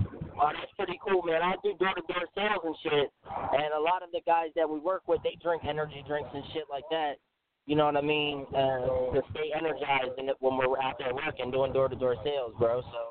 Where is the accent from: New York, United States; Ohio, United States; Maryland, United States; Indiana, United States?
Maryland, United States; Baltimore; now in Pittsburgh, United States; I'm calling from Pittsburgh. I'm in Pittsburgh, but I'm originally from Baltimore, man.